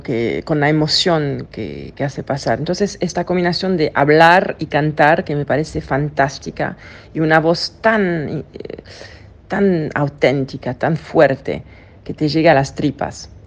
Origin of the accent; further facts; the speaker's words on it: Switzerland; born there; accent: French; Spanish is a second language; Nací en Suiza de padre suizo, pero mi madre es argentina, así que Argentina es mi segundo hogar, aunque nunca viví acá realmente y aprendí castellano más tarde en mi vida, por eso tengo un acento francés.